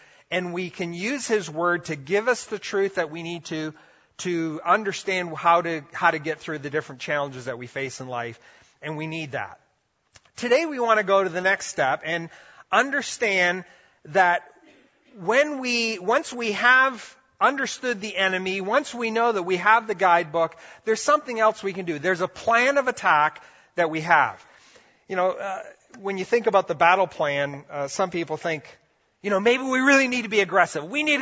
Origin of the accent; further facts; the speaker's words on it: Brazil; now in North America; I grew up in Brazil where we saw demonic stuff happen, not on a regular basis, but we saw it.